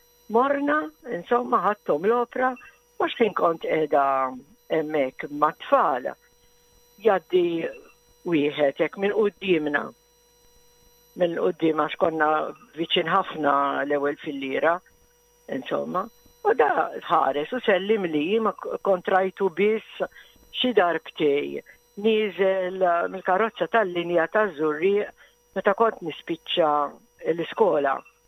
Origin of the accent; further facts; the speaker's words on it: Floriana, Southern Harbour, Malta; also born or lived in Rabat; now in Mosta, Malta; Le, jiena mill-Furjana propjament.